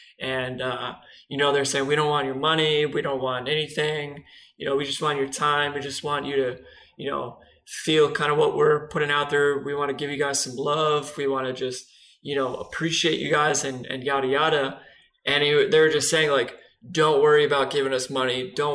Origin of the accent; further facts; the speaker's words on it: New York, United States; By the way, everyone, … is from Manhattan. I'm from Long Island.